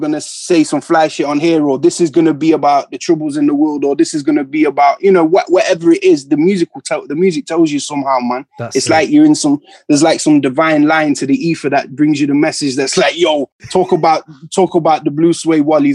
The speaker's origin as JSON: {"language": "English", "town": "Nottingham", "region": "East Midlands", "country": "United Kingdom", "said": "I'm from Nottingham. I got a city that's got amazing artists and beautiful people. But at the same time, it's a small city"}